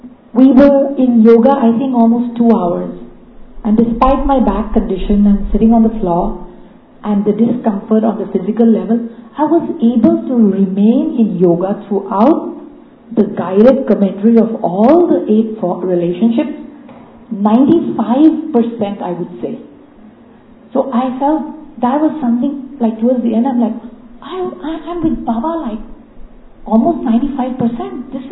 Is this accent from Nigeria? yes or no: no; Thailand; Firstly, the word silence.